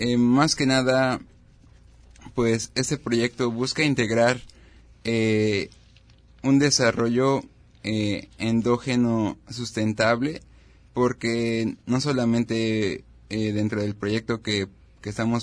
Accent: State of Mexico, Mexico; vengo del Estado de México, estudio la licenciatura de turismo

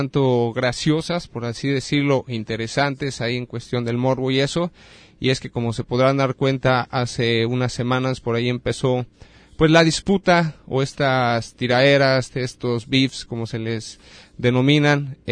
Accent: Mexico; a lo que somos como mexicanos

